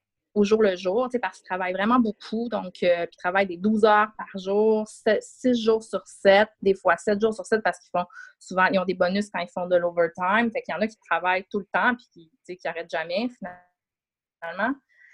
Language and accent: French; Quebec, Canada; qui font dans les restaurants chez nous au Québec